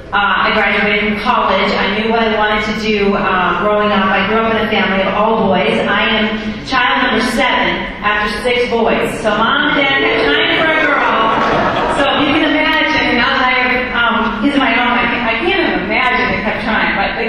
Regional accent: Minnesota, United States; I am a Minnesota native, born and raised in Minnesota.

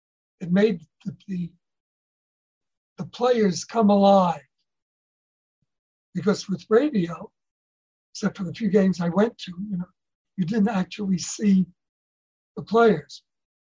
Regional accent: New York City, New York, United States; I grew up in the Highbridge section of the West Bronx in New York City, which meant that I lived within walking distance of both Yankee Stadium and the Polo Grounds.

